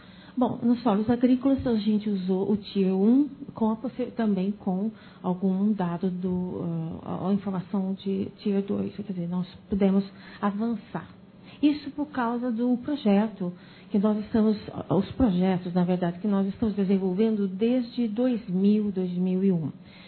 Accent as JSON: {"language": "Portuguese", "town": "Rio Claro", "region": "São Paulo", "country": "Brazil", "said": "eu também sou paulista, né? Sou da cidade de Rio Claro"}